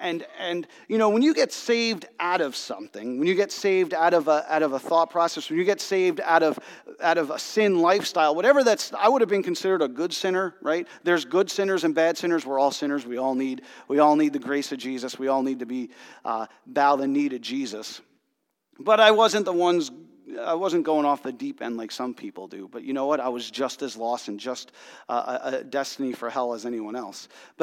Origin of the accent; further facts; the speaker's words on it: New Jersey, United States; I'm Italian and I'm from New Jersey. So what it means if you're born in New Jersey and you're Italian, you grew up Catholic.